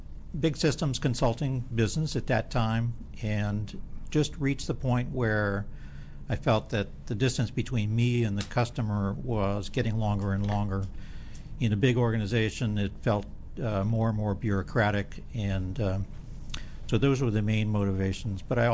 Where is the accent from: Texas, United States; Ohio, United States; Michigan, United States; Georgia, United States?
Georgia, United States; Dalton; Originally, I grew up in North Georgia, a small town called Dalton.